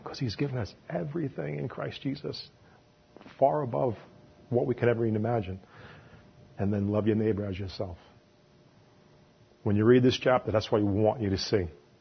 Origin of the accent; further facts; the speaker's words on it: New York, United States; Mike, be patient, you know, because I'm from New York, and we want it right now.